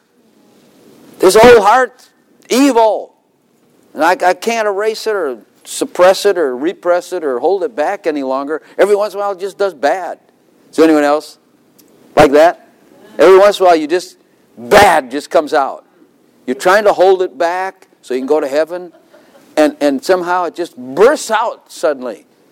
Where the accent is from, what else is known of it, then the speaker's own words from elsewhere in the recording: Northern US, United States; I'm from Yankee land and it gets cold up there.